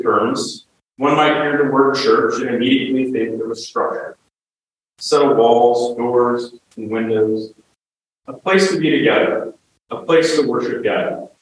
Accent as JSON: {"language": "English", "region": "Missouri", "country": "United States", "tie": "born or raised there", "said": "Growing up in Southeast Missouri, I knew church to be an important foundation for my family."}